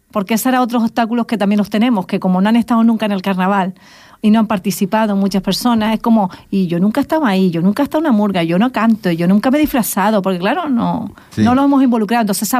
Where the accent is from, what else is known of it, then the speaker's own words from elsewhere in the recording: Canary Islands, Spain; somos majoreros.